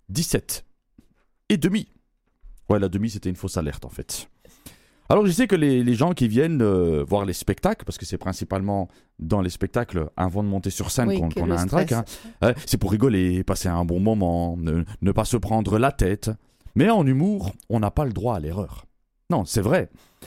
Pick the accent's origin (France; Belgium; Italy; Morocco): Belgium; en tant que Belge.